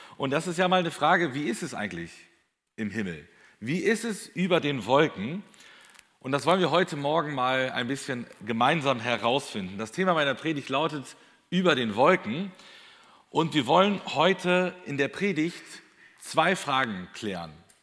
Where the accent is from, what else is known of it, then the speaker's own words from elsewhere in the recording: Espelkamp, North Rhine-Westphalia, Germany; ich komme aus Espelkamp